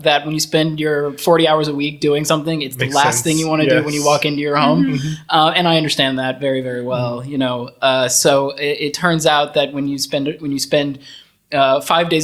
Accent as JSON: {"language": "English", "country": "United States", "moved": "as an adult", "lives_now": "Netherlands", "said": "I've never lived outside of my home country before. I've bounced around to different places within the U.S., but I've never lived outside of the U.S. before."}